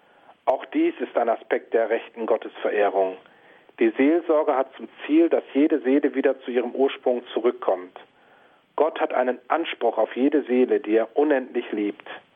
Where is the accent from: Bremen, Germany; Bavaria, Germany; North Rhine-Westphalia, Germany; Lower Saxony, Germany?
North Rhine-Westphalia, Germany; Ahaus; das Ratsprotokoll meiner Heimatstadt Ahaus im westlichen Münsterland